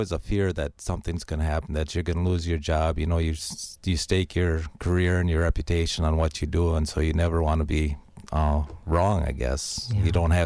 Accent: United States; Well, I'm an Indian. That's what I've been called all my life, and so you just accept it.

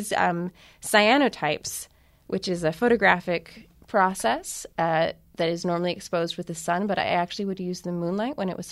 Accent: Milwaukee, Wisconsin, United States; now in New York, United States; I grew up in Milwaukee, but now I live in New York, actually

